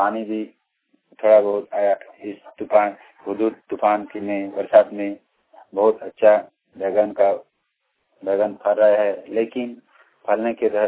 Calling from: Amchura, India; गढ़चिला पटन से बोल रहा हूँ। मेरा गांव का नाम अमचूड़ा है।

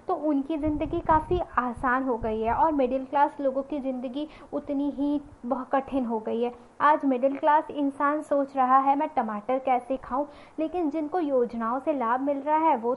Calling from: Shivpuri, Madhya Pradesh, India; और मैं शिवपुरी मध्य प्रदेश से हूँ।

